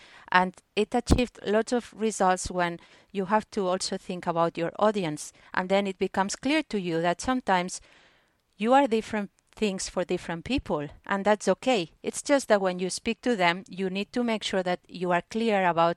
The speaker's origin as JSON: {"language": "English", "town": "Barcelona", "region": "Catalonia", "country": "Spain", "said": "I'm from Barcelona, and I know that when I was applying for jobs after uni, my CV was so limited."}